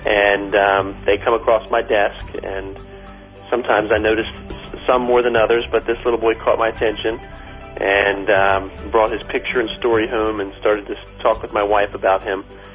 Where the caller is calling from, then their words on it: Middletown, Delaware, United States; I'm calling from Middletown, Delaware.